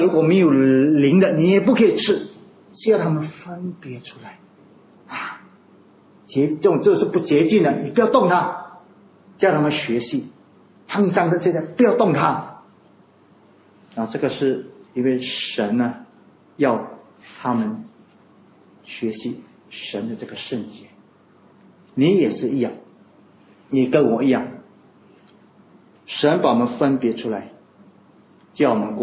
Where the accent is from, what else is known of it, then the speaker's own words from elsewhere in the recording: China; 我们中国人很喜欢说我们圣，要你要不要成为圣人呢？